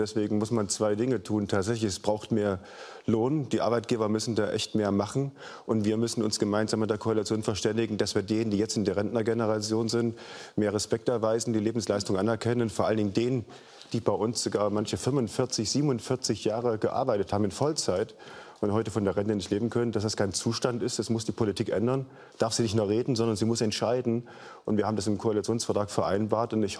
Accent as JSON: {"language": "German", "region": "East Germany", "country": "Germany", "said": "Wir erleben ja gerade aus der Region, wo ich herkomme, aus dem Osten Deutschlands"}